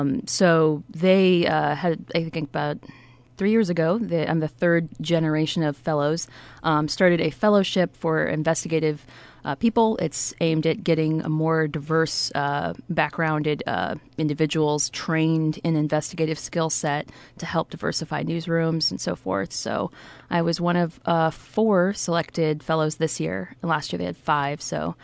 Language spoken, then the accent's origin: English; Kansas, United States; So I'm from the Prairie Band Potawatomi Nation, and from also the Forest County and Menominee Nations. But I'm enrolled with Prairie Band Potawatomi Nation.